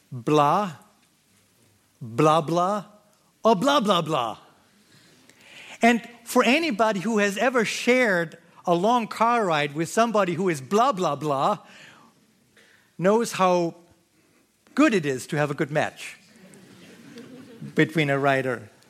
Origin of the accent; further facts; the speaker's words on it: Austria; When I was a kid, I grew up in Austria.